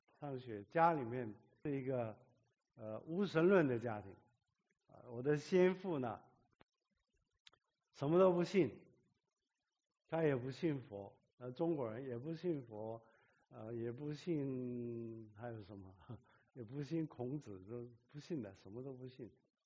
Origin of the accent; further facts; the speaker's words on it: South Korea; 我在韩国长大，刚没长没多久呢，8岁的时候这个韩战爆发